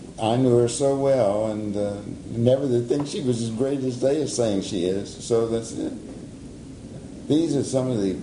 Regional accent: California, United States; I was so provincial from California and country

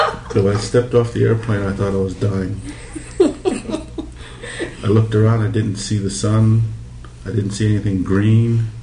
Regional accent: Hawaii, United States; accent: Hawaiian; Because when we came from Hawaii, I guess we had that, what you'd call Hawaiian accent.

